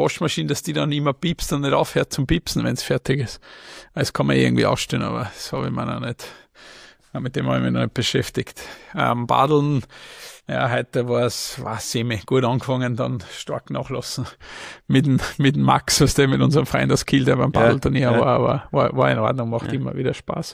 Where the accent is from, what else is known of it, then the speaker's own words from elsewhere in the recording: Austria; Ich sage, ja, bei uns in Österreich ist es nicht anders.